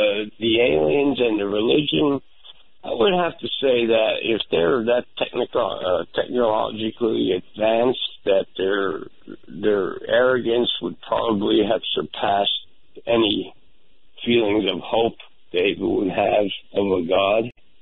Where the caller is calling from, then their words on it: Pennsylvania, United States; Okay, Art. … I'm calling from Pennsylvania.